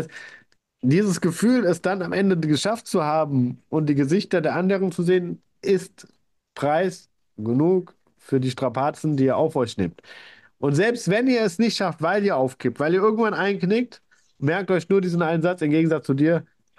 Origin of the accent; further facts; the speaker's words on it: Obererlbach, Bavaria, Germany; in Obererlbach, wo ich herkomme, wo ich aufgewachsen bin?